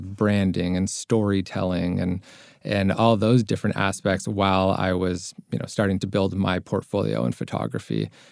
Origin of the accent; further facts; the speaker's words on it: Toronto, Ontario, Canada; I'm from Toronto, Canada.